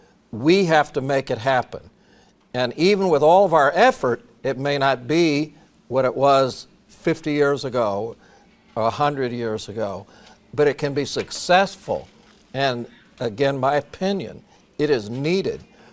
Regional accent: Indiana, United States; I grew up in Indiana, in a very rural area, and there was a town north of us, Brazil, Indiana, right off Highway 40

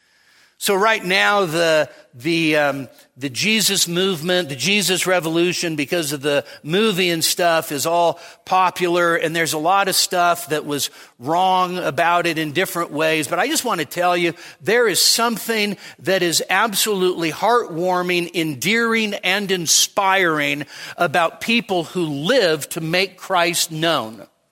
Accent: Nevada, United States; We're from Nevada.

